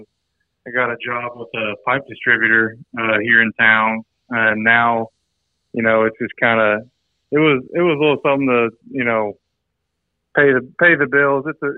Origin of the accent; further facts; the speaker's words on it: Texas, United States; So that is something that I, growing up in Texas, been around barbecue my whole life.